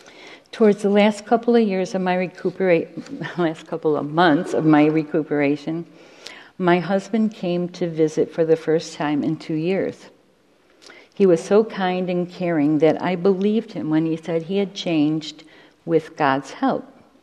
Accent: Rochester, New York, United States; the three of us left San Diego. We moved back to Rochester, New York, my hometown.

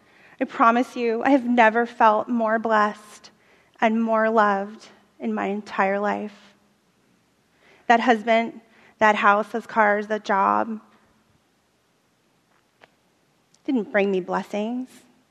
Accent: Pennsylvania, United States; now in Portland, United States; Although I grew up in the suburbs, I actually say I'm from Philadelphia, even though I grew up in the burbs.

